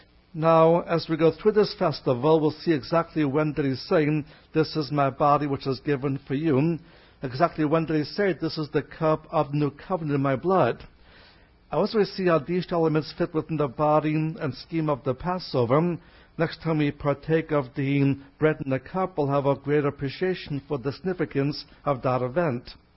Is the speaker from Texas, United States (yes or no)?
no; New York City, New York, United States; In the Jewish neighborhoods where I grew up in New York City, bonfires were already burning.